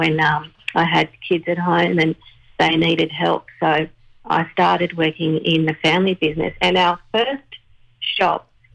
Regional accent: Dural, New South Wales, Australia; Well, I actually originally grew up in the Hills District, so I grew up in around Dural and Beecroft

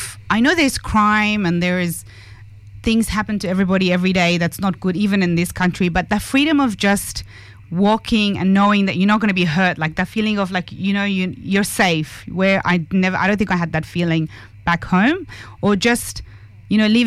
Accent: Afghanistan; moved away; I was born in Afghanistan, so I come from there. My family's from there. We were refugees to this beautiful country, and we got here in 1993, March of 1993.

